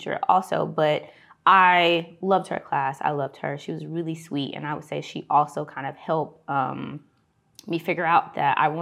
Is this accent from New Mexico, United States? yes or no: no; Thomasville, North Carolina, United States; So I'm from Thomasville, North Carolina.